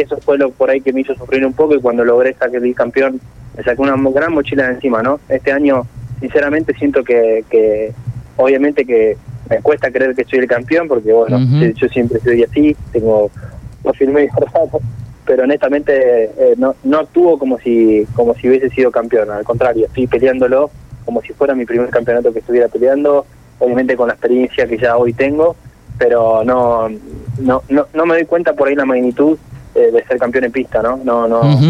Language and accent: Spanish; El Viso, Argentina; yo soy de Elviso, pero obviamente que yo me siento local, 100% local. Si bien está a 50 kilómetros de mi casa, me siento más local que nunca